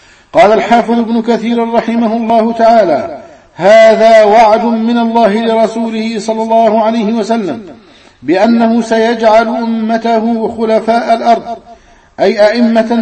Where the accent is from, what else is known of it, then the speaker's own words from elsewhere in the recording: Egypt; من مجيئه من بلده ليبيا إلى بلدنا مصر